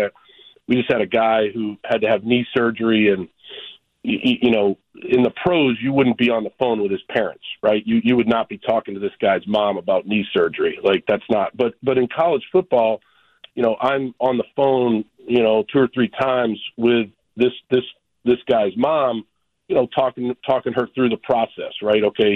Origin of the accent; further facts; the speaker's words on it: Boston, Massachusetts, United States; I'm from Boston, or I'm from Massachusetts.